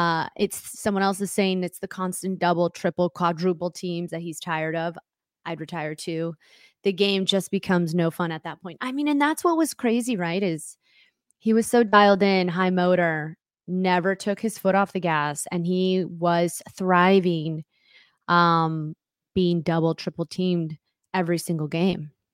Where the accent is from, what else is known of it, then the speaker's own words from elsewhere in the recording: Los Angeles, California, United States; I'm from Los Angeles, grew up with two older brothers and a dad that were sports obsessed.